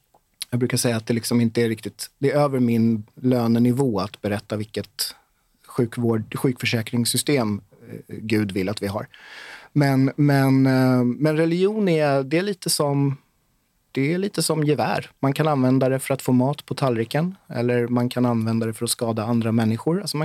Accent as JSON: {"language": "Swedish", "country": "Sweden", "said": "blir jättefascinerade när de hör att jag är hela vägen från Sverige."}